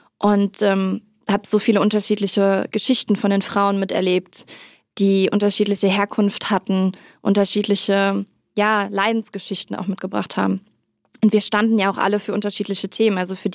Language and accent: German; Rhineland, Germany; Ich komme aus dem Rheinland und bin sehr behütet groß geworden und aber auch im Karneval und in den Schützen aktiv gewesen.